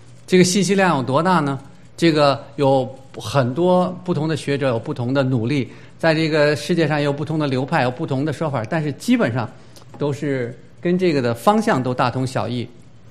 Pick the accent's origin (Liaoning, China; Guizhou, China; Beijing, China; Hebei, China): Beijing, China; 我们小的时候说歌谣就这么说，我是北京人